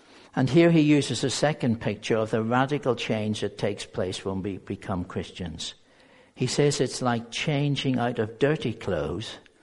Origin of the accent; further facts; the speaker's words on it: England, United Kingdom; I know we're English, and we don't get that excited except the football matches or rugby matches